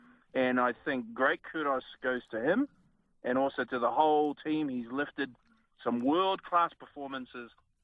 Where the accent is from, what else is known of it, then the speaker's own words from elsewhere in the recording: New Zealand; I'm a Kiwi. I'm really excited about the boys.